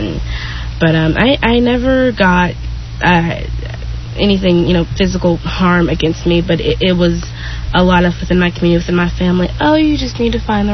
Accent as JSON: {"language": "English", "town": "Henderson", "region": "Texas", "country": "United States", "said": "My family, we're from East Texas, and it's sort of backwards and, you know, very Christian and very traditional"}